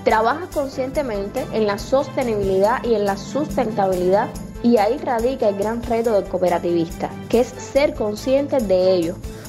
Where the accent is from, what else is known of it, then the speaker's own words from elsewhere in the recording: Cuba; soy cubana.